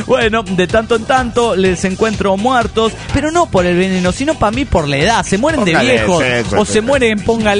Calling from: Panama City, Panamá, Panama; de Panamá, Panamá.

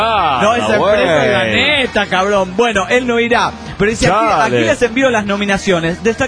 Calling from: Delta, Colorado, United States; de Delta Colorado.

